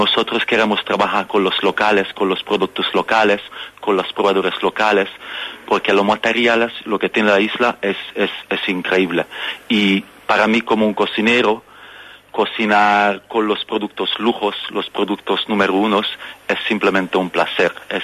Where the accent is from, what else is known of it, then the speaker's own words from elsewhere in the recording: Hungary; Spanish is a second language; also born or lived in London; now in Menorca, Spain; yo soy originalmente de Hungría, soy húngaro, pero he vivido en Londres como casi 14 años y toda mi vida pasaba en Londres, así prácticamente.